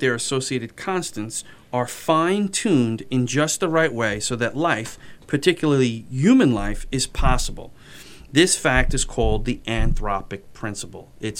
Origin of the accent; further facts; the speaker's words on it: New York, United States; Look, we're street apologists, right? We're from New York.